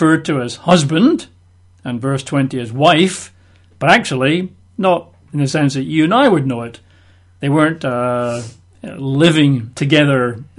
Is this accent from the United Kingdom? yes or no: yes; Scotland, United Kingdom; when I was growing up in Scotland as a young boy